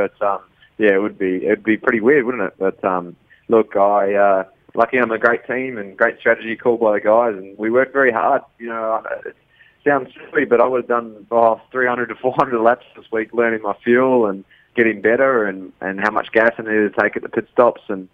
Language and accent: English; New Zealand; But look, as a Kiwi